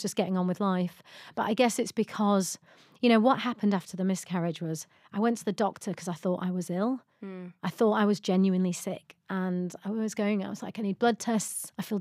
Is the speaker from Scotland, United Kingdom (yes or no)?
no; Yorkshire and the Humber, United Kingdom; I don't live in LA. Like, everyone in LA has a therapist. Mm. You know, I'm from Yorkshire.